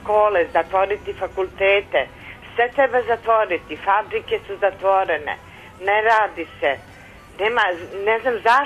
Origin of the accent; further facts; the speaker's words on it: Šumadija, Serbia; Ja sam Šumadinka.